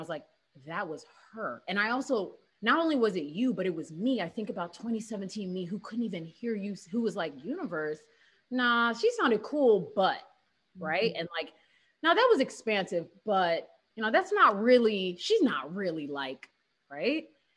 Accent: Houston, Texas, United States; I'm from Houston.

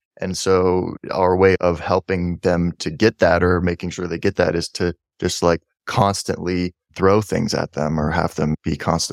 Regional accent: Portland, United States; I grew up in Portland where if it snows an inch, it's like the whole, everybody freaks out.

